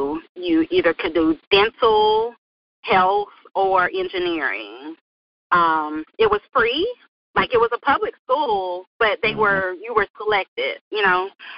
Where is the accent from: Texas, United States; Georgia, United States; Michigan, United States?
Georgia, United States; I'm from Georgia because I was raised in Georgia the majority of my life.